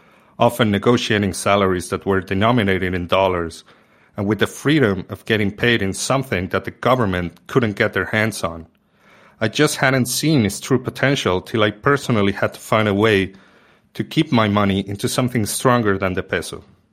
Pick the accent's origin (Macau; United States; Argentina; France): Argentina; Just 6 months after having moved back to my home country, the government instituted new capital controls.